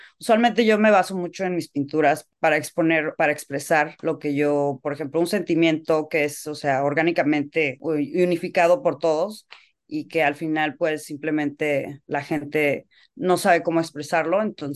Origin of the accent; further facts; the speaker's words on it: Cancún, Quintana Roo, Mexico; also born or lived in Cabo San Lucas; yo crecí, bueno, soy de México, yo crecí en Cancún y viví en Cabo San Lucas, siempre he vivido cerca del mar